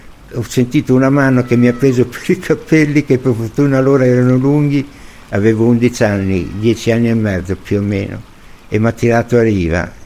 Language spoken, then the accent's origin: Italian; Casalecchio di Reno, Emilia-Romagna, Italy; also born or lived in Sasso Marconi; Dagli 11 anni in poi sono cresciuto a Casalecchio. I primi 11 anni della mia infanzia l'ho fatta a Sasso Marconi